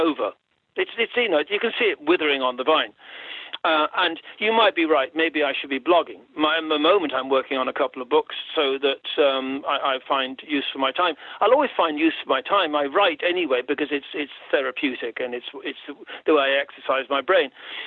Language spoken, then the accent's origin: English; Ireland; No, I'm not a European. I'm an Irishman before anything else. I'm happy to belong to a European culture. But my identity, my state, my people, my culture, my government and my leader, they're all Irish.